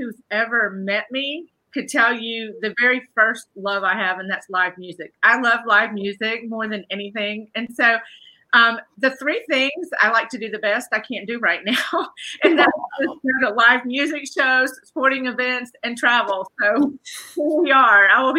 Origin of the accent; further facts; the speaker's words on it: Biloxi, Mississippi, United States; And I'm from Biloxi. He's from Gulfport. We met at Southern Miss.